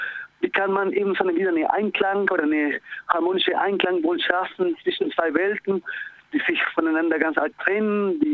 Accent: Argentina; now in Germany; Also ich als Argentinier, der in Deutschland lebt

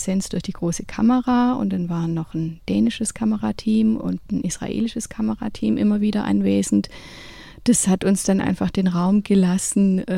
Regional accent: Tübingen, Baden-Württemberg, Germany; Ich komme hier aus Tübingen und bin freie Dokumentarfilmautorin.

